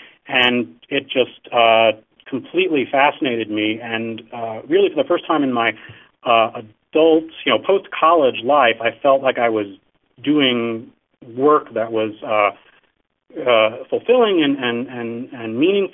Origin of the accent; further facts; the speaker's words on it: New York, United States; also born or lived in Chicago / Seattle; spent some time in Chicago, and then I moved to Seattle, and I thought, well, I need to get back to my hometown, which was New York.